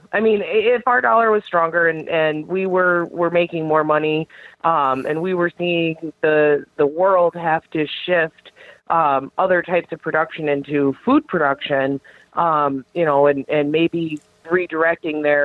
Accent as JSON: {"language": "English", "region": "Michigan", "country": "United States", "tie": "born or raised there", "said": "I lived in Michigan, or I grew up in Michigan, born and raised"}